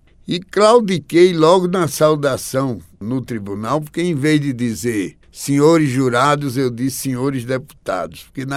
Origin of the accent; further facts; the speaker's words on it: Natal, Rio Grande do Norte, Brazil; born there; Olha, eu nasci em Natal e a minha família é uma família oriunda de Angicos, que é um município do interior do Rio Grande do Norte.